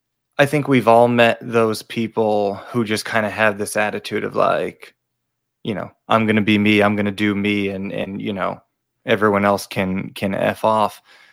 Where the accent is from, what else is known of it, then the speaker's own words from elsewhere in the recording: Connecticut, United States; moved away as an adult; now in Arizona, United States; So I grew up in Connecticut. All of my family is still there. I came out to Arizona to go to grad school